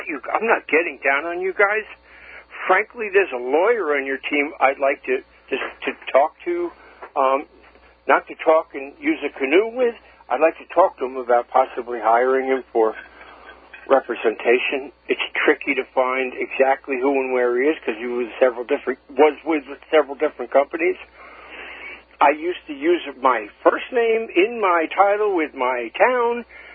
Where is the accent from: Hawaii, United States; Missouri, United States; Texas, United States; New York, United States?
New York, United States; You guys, I'm from Suffolk County